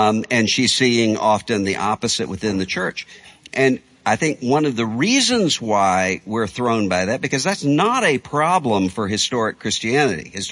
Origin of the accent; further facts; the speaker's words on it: Mississippi, United States; I'm from Mississippi, think about the Jim Crow era.